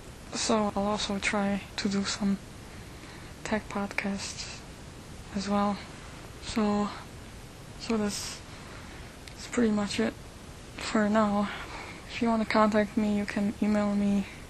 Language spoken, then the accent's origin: English; Krakow, Lesser Poland, Poland; born there; English is a second language; in Polish. Yes, I do speak Polish, by the way, because I was born in Krakow, Poland.